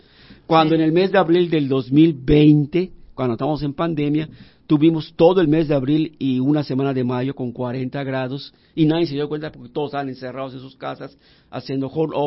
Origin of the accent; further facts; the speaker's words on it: Yucatán, Mexico; Pero ya luego, pues como buenos yucatecos nos volvemos a adaptar, ¿no?